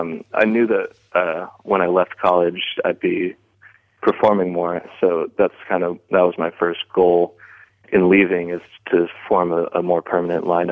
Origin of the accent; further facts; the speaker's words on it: Leesburg, Virginia, United States; Well, I don't think my hometown Leesburg did much shaping of anything.